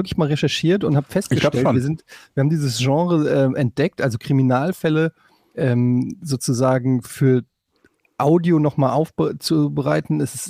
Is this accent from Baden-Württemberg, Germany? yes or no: no; Hesse, Germany; now in Hamburg, Germany; als Exil-Hesse